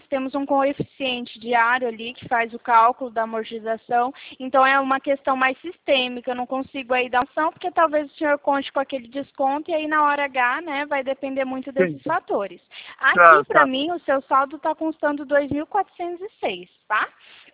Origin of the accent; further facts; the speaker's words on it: Presidente Prudente, São Paulo, Brazil; eu sou aqui de Presidente Prudente